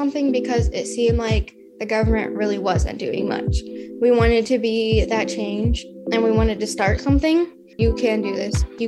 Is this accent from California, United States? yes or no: no; Pontiac, Illinois, United States; I'm from Pontiac, Illinois, and I went to Pontiac Township High School